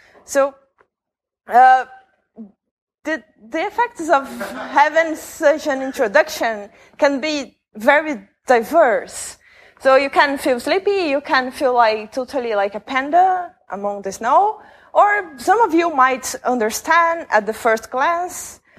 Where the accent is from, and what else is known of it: Brazil; English is a second language